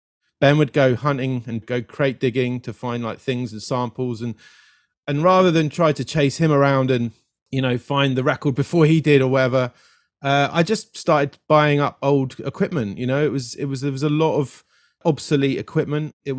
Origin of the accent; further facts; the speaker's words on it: London, United Kingdom; So I grew up in London.